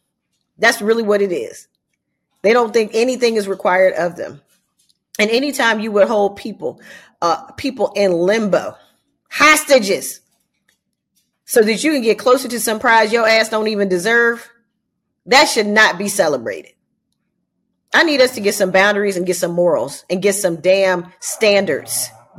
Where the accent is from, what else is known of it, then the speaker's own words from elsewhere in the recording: United States; I'm an American, many, many, many, many generations. In fact, my family can't find when we weren't here.